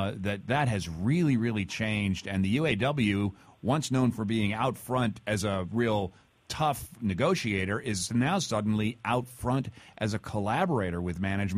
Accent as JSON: {"language": "English", "region": "Michigan", "country": "United States", "tie": "born or raised there", "said": "You know, I grew up in Michigan, Ken"}